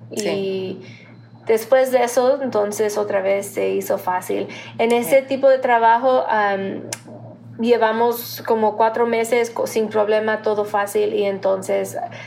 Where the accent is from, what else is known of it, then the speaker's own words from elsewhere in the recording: Cuba; yo siendo cubana, mi español está diferente.